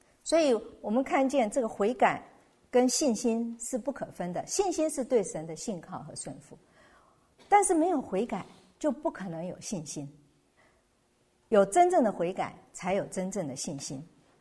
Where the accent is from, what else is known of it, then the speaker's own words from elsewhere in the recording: China; 所以我们中国人也有话说，是生于忧患，死于安乐。